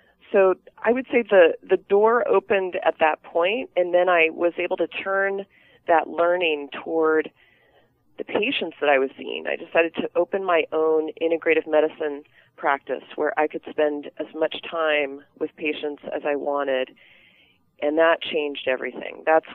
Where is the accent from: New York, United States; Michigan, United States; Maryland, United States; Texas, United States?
Maryland, United States; I grew up in Maryland, suburban Maryland